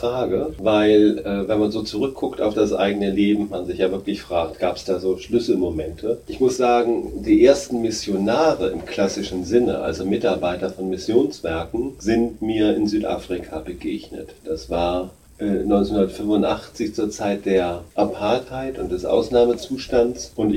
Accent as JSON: {"language": "German", "country": "Germany", "tie": "born or raised there", "also_born_or_lived": "Celle", "said": "Das ist eine Stadt in Niedersachsen, nahe an Hannover, aber viele werden sie vielleicht auch kennen. Aufgewachsen bin ich dann in der Nähe von Bremen und bin auch dort zur Schule gegangen"}